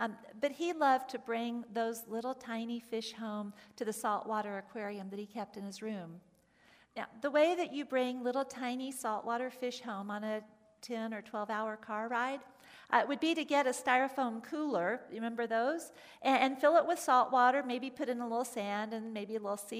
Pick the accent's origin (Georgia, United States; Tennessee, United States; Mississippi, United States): Georgia, United States; Atlanta; I've shared with you that I grew up in Atlanta, and so it was a fairly easy drive for our family to go to Florida for vacation